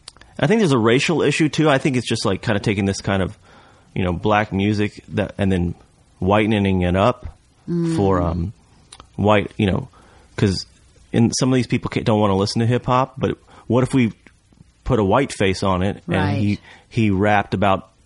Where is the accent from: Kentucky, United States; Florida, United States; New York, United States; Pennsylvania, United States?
Kentucky, United States; growing up in Kentucky, I mean … was, you know, he was … you know.